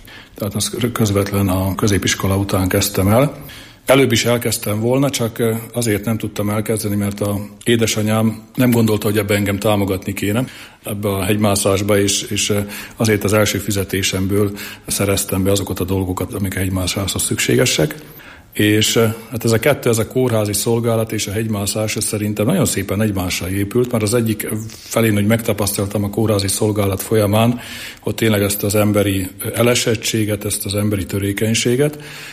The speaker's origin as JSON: {"language": "Hungarian", "town": "Nitra", "region": "Nitra Region", "country": "Slovakia", "tie": "born or raised there", "said": "én pedig maradtam otthon Nyitrán, és ott kezdtem el középiskolába járni"}